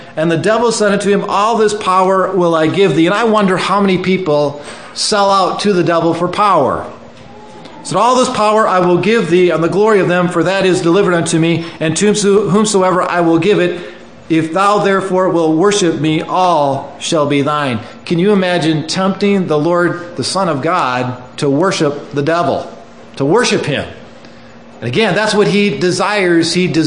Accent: Union Grove, United States; In a church where I was growing up in Union Grove, we had a person who was formerly a member of the Church of Satan.

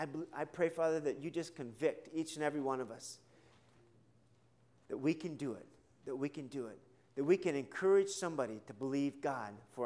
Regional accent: United States; And things that I learned because I'm an American, I'm able to take to Mexico

